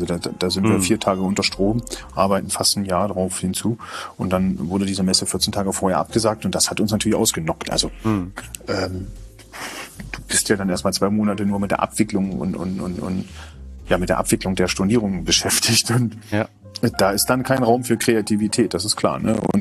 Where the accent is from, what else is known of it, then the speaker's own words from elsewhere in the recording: Germany; dann höre ich oft die Meinung, dass wir Deutschen doch recht weit hinten sind.